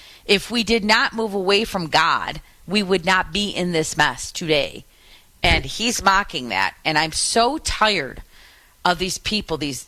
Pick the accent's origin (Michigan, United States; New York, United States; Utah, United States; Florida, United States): Michigan, United States; Sault Ste. Marie; Well, we're still in the teens in northern part of Michigan, my hometown, 15 degrees in Sault Ste. Marie, and then we head more south to the Detroit area. Closer where I live, 21 degrees is the high today.